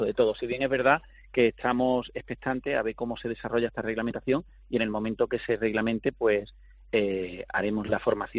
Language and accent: Spanish; Málaga, Andalusia, Spain; desde pequeño siempre me ha gustado mucho y la vivo como buen malagueño, la vivo intensamente, ¿no?